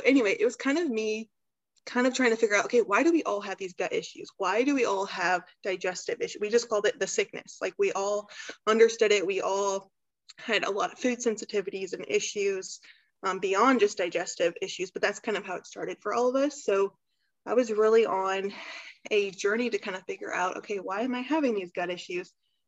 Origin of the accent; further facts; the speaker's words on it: Troy, Missouri, United States; I'm from Troy, Missouri. So this was only like 45 minutes from where I grew up.